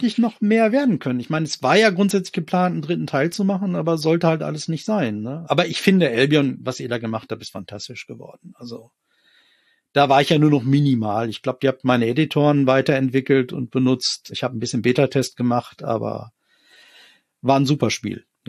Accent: Dortmund, North Rhine-Westphalia, Germany; now in Hannover, Germany; Mit meiner Lebensgefährtin bin ich nach Hannover gezogen, vor über 20 Jahren, ja. Aber ich bin Dortmunder, ja.

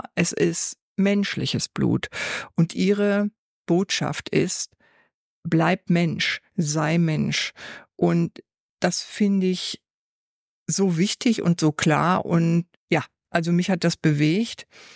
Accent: North Rhine-Westphalia, Germany; Ich komme ja aus dem Pott, aus dem Ruhrgebiet

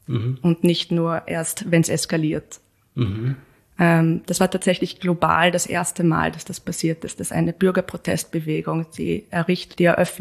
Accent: Austria; bei uns in Österreich oder auch in Deutschland gibt es eine sehr lang etablierte Tradition der Einbindung.

